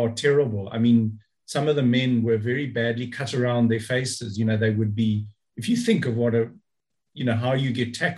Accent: South Africa; From my series, my section, as a South African, the 1903 tour

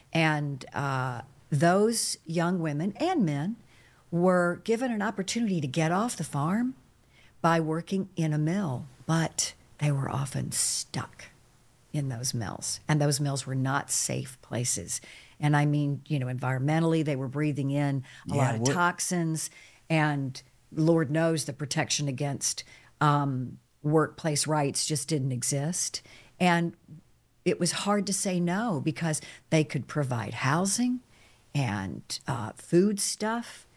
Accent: Charlotte, North Carolina, United States; I was fortunately born into a stable and loving family. In 1961 in Charlotte, North Carolina

